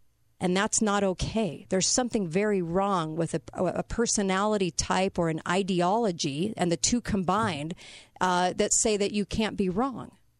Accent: California, United States; I came from California and had a lot of leftist progressive friends.

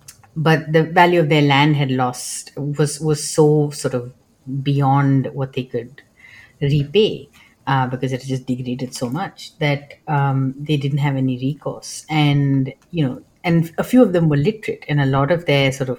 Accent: India; when I was growing up in India

